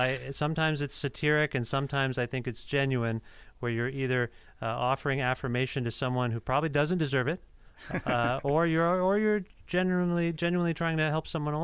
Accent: Ontario, Canada; No, I'm from just outside of Gu

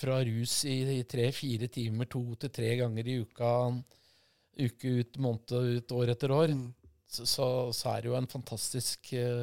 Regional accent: Akershus, Norway; jeg vokste opp i Nadderudveien, og det var ganske tøft miljø rundt her og Nadderudhallen og Bekkestua når jeg var ung

